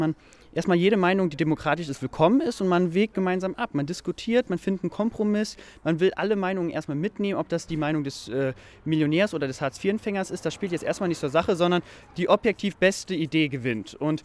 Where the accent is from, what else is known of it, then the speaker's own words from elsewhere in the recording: Germany; wenn ich wieder in meiner Heimat bin, will ich mich politisch engagieren.